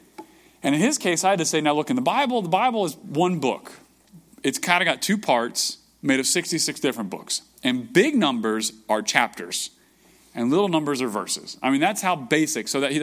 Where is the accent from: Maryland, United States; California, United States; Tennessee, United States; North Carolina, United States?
Maryland, United States; I mean, I'm from Maryland, so I kind of know how it works.